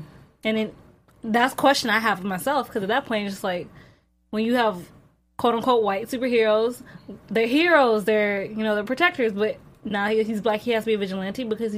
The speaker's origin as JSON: {"language": "English", "town": "East St. Louis", "region": "Illinois", "country": "United States", "tie": "born or raised there", "said": "I mean, we had a whole knife fight happen in my school. I grew up in East St. Louis, so we only have one high school."}